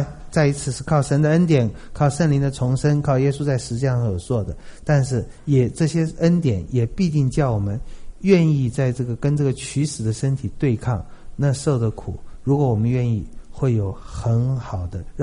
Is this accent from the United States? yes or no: no; China; 我们中国人都懂啊，现在年轻人也不大懂了，以前我们懂啊